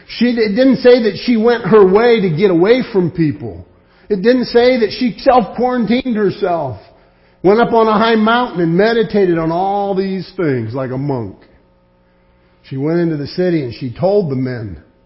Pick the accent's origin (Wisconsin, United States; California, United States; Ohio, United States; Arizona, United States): California, United States; When I was a young man growing up in California, we'd walk back and forth and there were just gigantic fields full of strawberries.